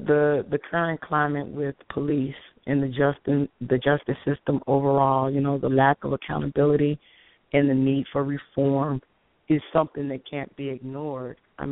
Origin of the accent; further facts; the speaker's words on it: Chicago, Illinois, United States; Yeah, I am actually local, so I'm from the Chicagoland area, and I went to Columbia College Chicago